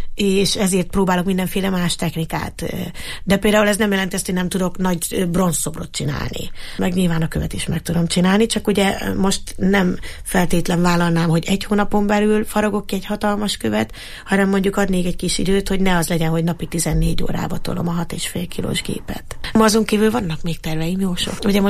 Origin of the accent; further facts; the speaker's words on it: Eger, Heves, Hungary; mint egri nő, nekem kell megcsinálnom az egri nőket